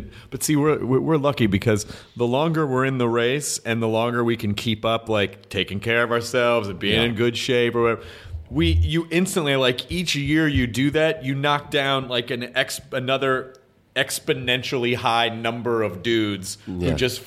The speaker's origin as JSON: {"language": "English", "country": "United States", "said": "Here would be my approach. Here I go, guys. I'm from America."}